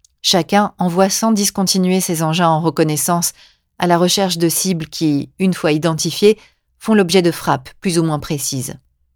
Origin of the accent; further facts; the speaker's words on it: France; quand nous répondons que nous sommes Français